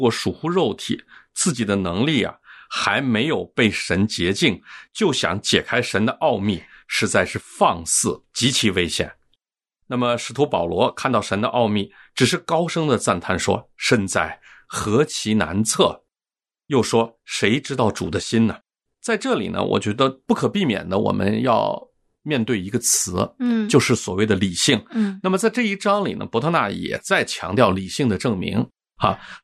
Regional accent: China; 我们中国人习惯说我们用自己的心来表达情感

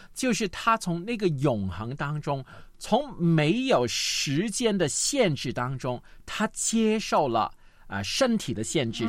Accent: Guangdong, China; 我们广东人经常说斗长命

